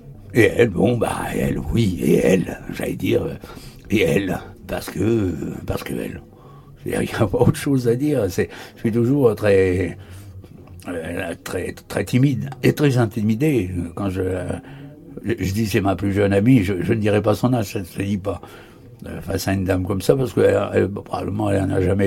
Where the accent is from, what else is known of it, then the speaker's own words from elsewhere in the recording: Normandy, France; born there; on est nés dans le Cotentin tous les deux